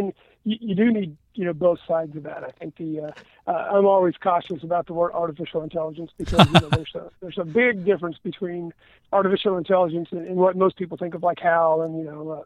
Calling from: Florida, United States; You know, I'm actually calling from Florida.

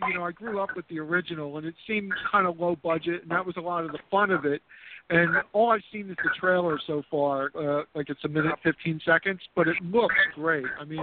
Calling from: Philadelphia, Pennsylvania, United States; Hi, Simon. … calling from Philadelphia.

